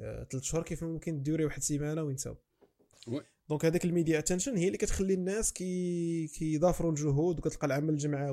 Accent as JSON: {"language": "Arabic", "country": "Morocco", "said": "سيستم بيروقراطي اسطوري عندنا في المغرب"}